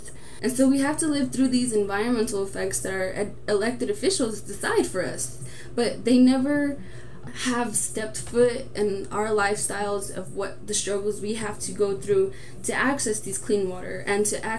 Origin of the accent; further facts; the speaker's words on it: Farmington, New Mexico, United States; I come from the Diné Nations in Farmington, New Mexico.